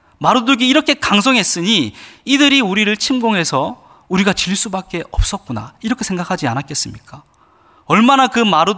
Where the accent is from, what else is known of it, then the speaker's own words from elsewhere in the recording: Samcheonpo, South Gyeongsang, South Korea; born there; moved away as an adult; 저는 삼천포라는 그 도시에서 태어났습니다. 제가 20살에 처음 서울이라는 곳에 와봤는데